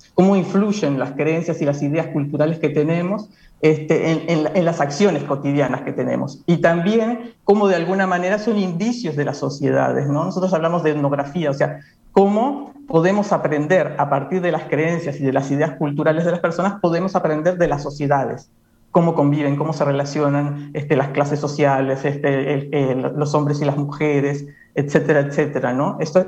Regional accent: Montevideo, Uruguay; moved away as an adult; also born or lived in Mexico / Guatemala / Spain; como buena parte de los uruguayos, una gran mayoría de los uruguayos, mi educación fue básicamente urbana. Yo siempre viví y me crié cerca de Montevideo, en el extrarradio de Montevideo, y de hecho salí al exterior y no estaba realmente familiarizada con el medio rural uruguayo.

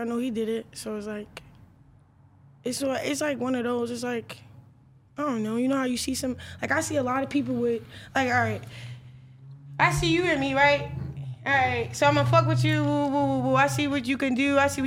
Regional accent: Baltimore, Maryland, United States; Where are you from? We're from Baltimore.

